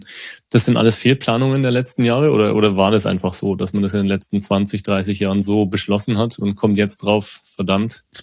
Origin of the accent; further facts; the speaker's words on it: Roding, Bavaria, Germany; Ich komme aus dem Bayerischen Wald, aus einem kleinen Ort, Roding.